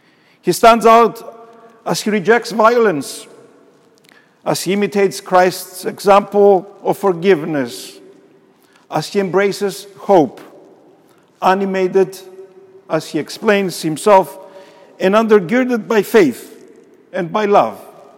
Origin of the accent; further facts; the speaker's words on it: Cyprus; was just 11 years old on March 4th of 1968. Growing up in Cyprus, a small island on the eastern Mediterranean, on the far eastern corner of the Mediterranean Sea, more than 6,000 miles away from Memphis, Tennessee.